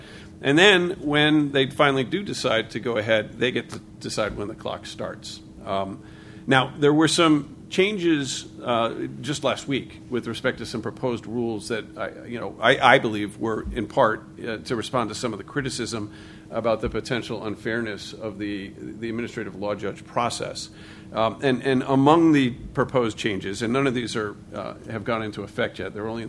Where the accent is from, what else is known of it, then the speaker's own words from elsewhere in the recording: New England, United States; I'm from New England